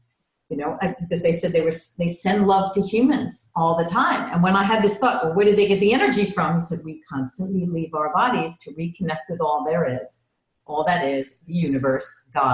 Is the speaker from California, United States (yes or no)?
no; New York, United States; But I'm still a New Yorker in my heart.